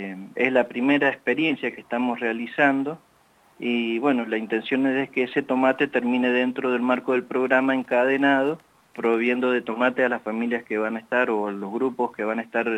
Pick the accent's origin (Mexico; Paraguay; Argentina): Argentina; Mendoza; Yo creo que nosotros como mendocinos, sobre todo, que tanto promocionamos la vendimia